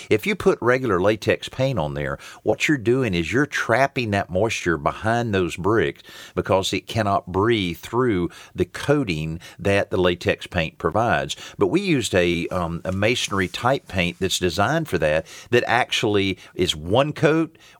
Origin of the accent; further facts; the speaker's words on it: the South, United States; I'm from the South. We have aggressive mosquitoes.